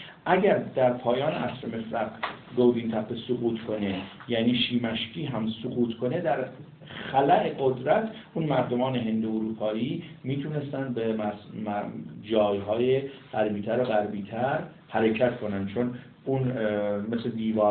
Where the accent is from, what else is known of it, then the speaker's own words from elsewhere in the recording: Iran; حالا ما ایرانی هستیم شاید خیلی خوشمون نیاد